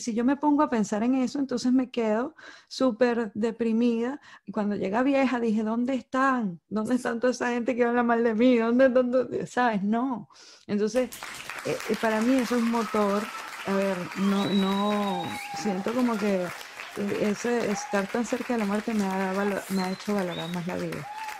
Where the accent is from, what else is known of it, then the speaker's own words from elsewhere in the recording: Maracay, Aragua, Venezuela; mi hermano hace reggae, somos de Maracay